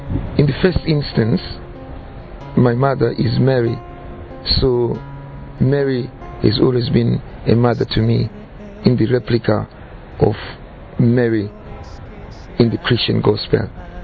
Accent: Zimbabwe; I'm from Zimbabwe.

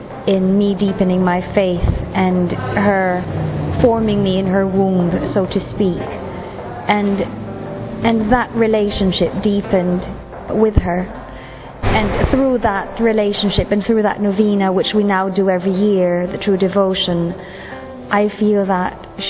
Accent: Philippines; I'm from the Philippines, and I consider our Blessed Mother as my own mother.

